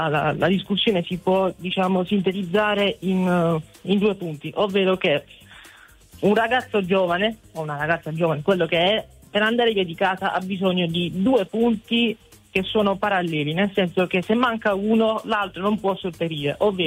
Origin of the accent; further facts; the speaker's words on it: Apulia, Italy; rimanere di nuovo nel mio paese provinciale pugliese